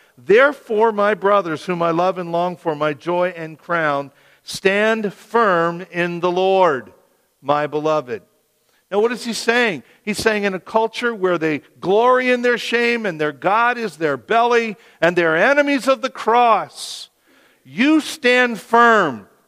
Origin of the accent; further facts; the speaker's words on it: Merton, Wisconsin, United States; moved away as an adult; I left my hometown of Merton, Wisconsin when I was 18 years old, never to go back there to live again.